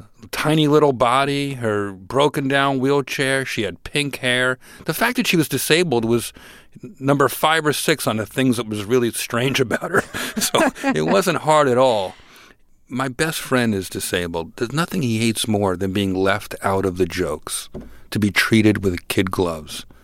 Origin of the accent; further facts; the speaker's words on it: Newark, New Jersey, United States; I grew up in New Jersey, in Newark, New Jersey, and I was kind of a scrawny kid, and my dad owned a catering hall.